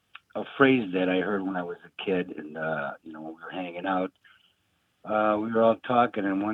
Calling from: Chicago, Illinois, United States; I'm calling from the Chicagoland area.

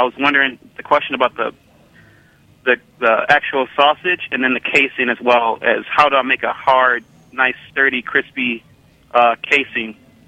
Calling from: Milwaukee, Wisconsin, United States; I'm calling from Milwaukee, Wisconsin.

